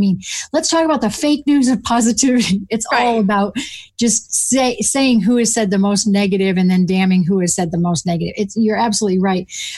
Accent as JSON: {"language": "English", "region": "New Hampshire", "country": "United States", "tie": "born or raised there", "also_born_or_lived": "Colorado, United States / Germany", "said": "So I grew up in Northern New Hampshire, and I ended up in Colorado for 25 years after I had a stint in Germany."}